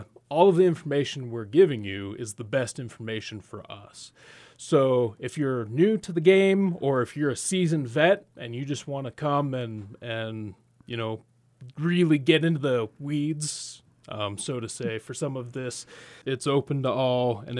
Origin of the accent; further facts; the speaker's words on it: Monroe, Utah, United States; So I grew up in Monroe, which is down by Richfield, so Utah native.